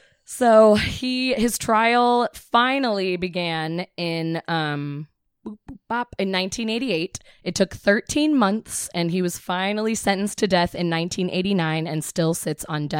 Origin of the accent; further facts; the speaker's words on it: Midwest, United States; People from my hometown all the Midwesterners post articles like, it's these damn video games.